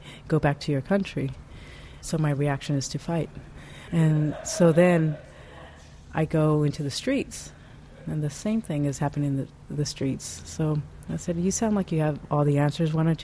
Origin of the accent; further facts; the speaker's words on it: California, United States; also born or lived in Mexico; My family were migrant workers, and I grew up in Mexico and California. We just traveled the entire state of California, even actually up in Washington, following the crops.